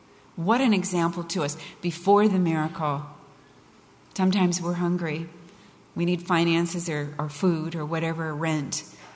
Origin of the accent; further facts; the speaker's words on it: Pasadena, California, United States; And so they sent me 3,000 miles away. We grew up in Pasadena.